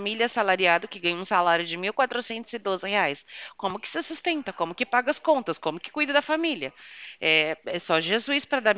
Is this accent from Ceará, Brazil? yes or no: no; Americana, São Paulo, Brazil; Eu sou de São Paulo, tá? E uma cidade chamada Americana.